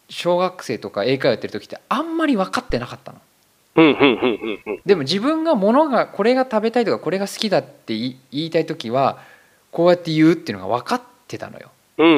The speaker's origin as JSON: {"language": "Japanese", "region": "Saitama", "country": "Japan", "tie": "born or raised there", "also_born_or_lived": "Chiba", "moved": "as an adult", "lives_now": "Germany", "said": "ドイツ来るまで、まあ、あの埼玉のに生まれ育ってるから、"}